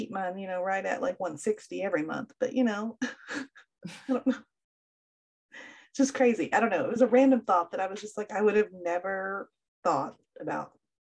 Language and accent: English; the South, United States; this is because I'm from the South, okay?